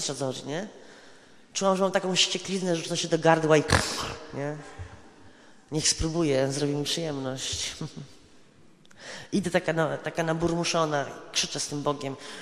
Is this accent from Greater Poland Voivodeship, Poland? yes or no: no; Mysłowice, Silesian Voivodeship, Poland; pochodzę z Mysłowic.